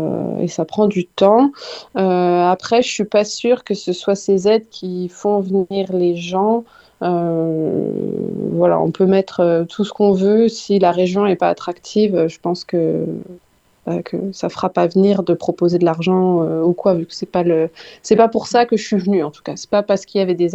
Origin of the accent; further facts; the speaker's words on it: Grand Est, France; je suis originaire des Vosges. J'ai fait mes études à Nancy et puis bah, je me suis toujours plu dans les Vosges.